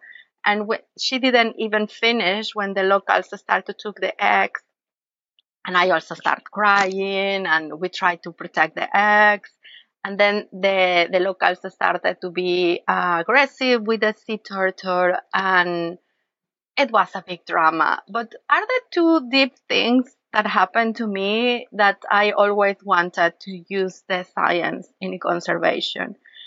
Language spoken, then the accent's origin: English; Mexico City, Mexico; English is a second language; I'm originally from Mexico City. It's a huge city. But my parents, they were divers. So I spent my childhood diving with them.